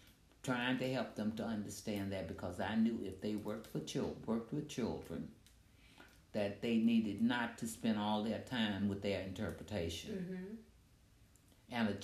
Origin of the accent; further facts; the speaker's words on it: Roanoke, Virginia, United States; Oh, I grew up in Roanoke, Virginia. And Roanoke is very different from Petersburg.